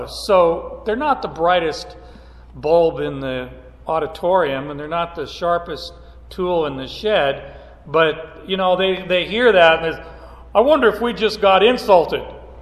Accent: Phoenix, Arizona, United States; I grew up in northern Phoenix. It wasn't even really part of the city limits. It was a farm, 15 miles from downtown Phoenix.

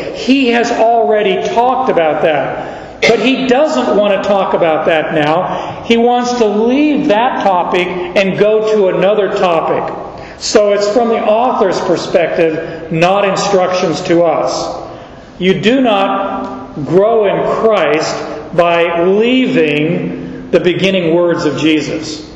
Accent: Canada; but I'm Canadian

